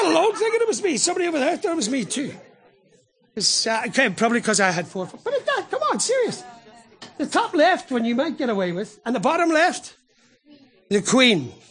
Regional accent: Ireland; I have to confess, as an Irishman, I've got a love for Patrick

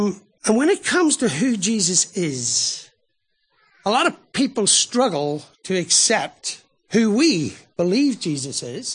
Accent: Ireland; I have to confess, as an Irishman, I've got a love for Patrick

